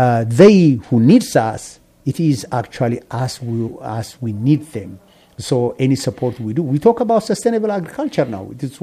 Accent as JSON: {"language": "English", "region": "Addis Ababa", "country": "Ethiopia", "tie": "born or raised there", "said": "Growing up, I remember I grew up in Addis. That is a capital city, actually, in a place called Mercato. Mercato is like the ghetto of Addis Ababa."}